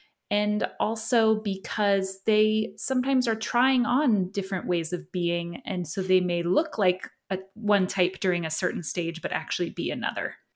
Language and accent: English; California, United States; moved away as an adult; now in Oregon, United States; And I'm in the United States in Oregon, although I moved from California 3 years ago. So I'm really a California girl my whole life up until the last few years.